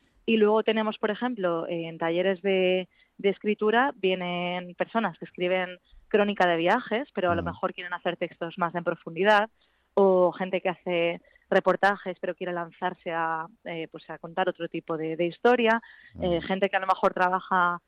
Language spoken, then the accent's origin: Spanish; Spain; yo soy española